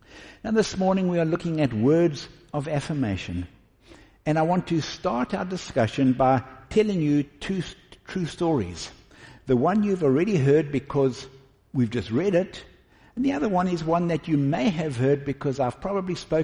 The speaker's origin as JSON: {"language": "English", "town": "Westville", "region": "KwaZulu-Natal", "country": "South Africa", "tie": "born or raised there", "said": "I grew up in Westville, and I watched these guys run up the old R103"}